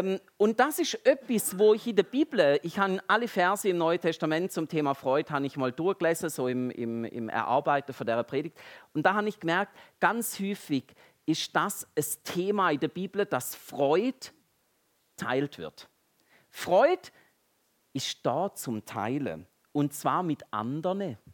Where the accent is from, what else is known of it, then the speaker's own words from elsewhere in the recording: Switzerland; Bloß nicht übertun. Wir sind ja Schweizer und also sie nicht.